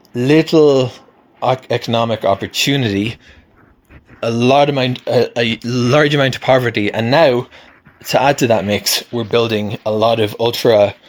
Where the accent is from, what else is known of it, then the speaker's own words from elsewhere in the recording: Cork, Munster, Ireland; I came from Cork in Ireland, which is kind of the second city to Dublin.